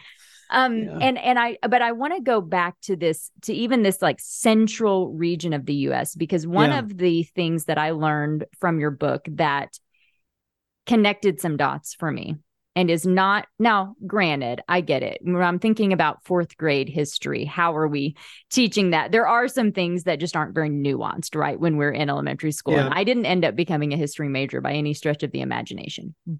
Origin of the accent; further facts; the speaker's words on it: Oklahoma, United States; moved away as an adult; since I'm from Oklahoma. I lived there until I was, you know, almost 30. So went to school there, public school